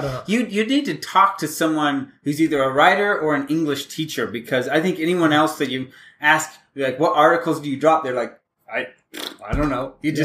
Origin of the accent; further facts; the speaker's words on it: Midwest, United States; So we're from the Midwest.